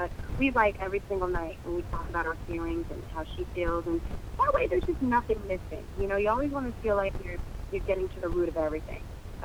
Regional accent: California, United States; I am at the beach. I love the water. I grew up in the Bay Area. So I'm one of those little black children who, my mother, we were always taking nature walks. I learned to swim in the ocean.

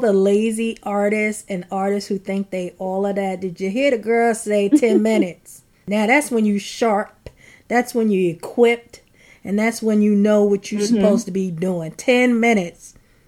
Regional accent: The Bronx, New York, United States; The Bronx.

